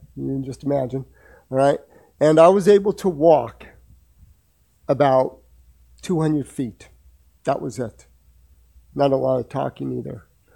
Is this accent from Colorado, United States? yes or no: yes; Pueblo, Colorado, United States; now in Florida, United States; native of Colorado, okay? I am not from Florida. I currently live in Florida, okay?